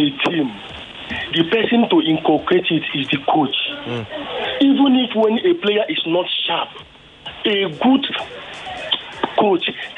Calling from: Surulere, Lagos, Nigeria; from Surulere.

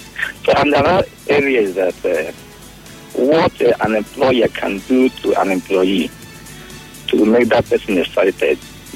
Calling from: Melbourne, Victoria, Australia; I'm calling from Melbourne.

